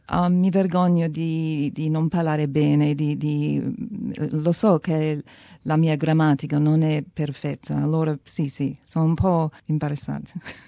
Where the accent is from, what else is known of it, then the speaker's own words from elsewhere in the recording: Australia; Italian is a second language; now in Italy; sono australiano